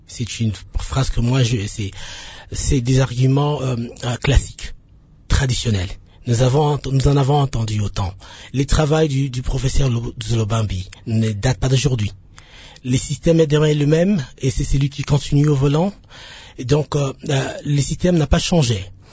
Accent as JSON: {"language": "French", "country": "DR Congo", "said": "En tant que Congolais, c'est une satisfaction pour moi d'entendre pour la première fois que nous atteignons ces chiffres-là."}